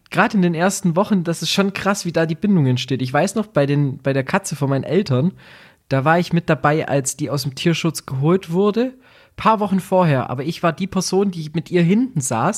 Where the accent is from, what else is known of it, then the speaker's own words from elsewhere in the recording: Bavaria, Germany; ist eine Delikatesse bei uns in Bayern